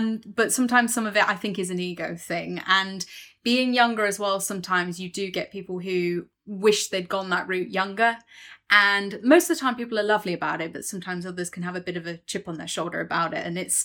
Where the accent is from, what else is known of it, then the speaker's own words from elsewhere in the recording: Lincoln, East Midlands, United Kingdom; I'm from Lincoln originally, so from Bomber County, from Lincolnshire, and aviation is in the water there